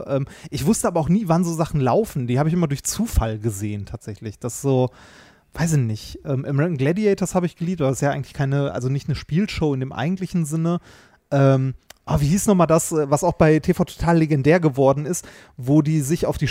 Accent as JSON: {"language": "German", "region": "North Rhine-Westphalia", "country": "Germany", "tie": "born or raised there", "said": "also wir sind im Ruhrgebiet groß geworden"}